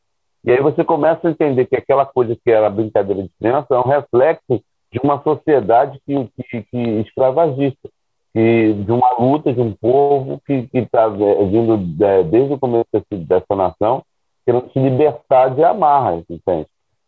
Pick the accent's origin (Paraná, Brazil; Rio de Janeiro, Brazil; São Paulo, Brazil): Rio de Janeiro, Brazil; Eu tinha 10 anos de idade. Uma professora me acusou de que eu estava me drogando porque eu vinha do Vidigal.